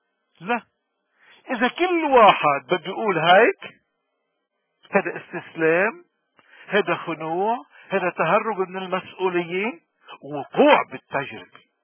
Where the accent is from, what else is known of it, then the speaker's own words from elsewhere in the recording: Lebanon; وبالتالي نحن كلبنانيين مطلوب منا أنه نحترم ذاتنا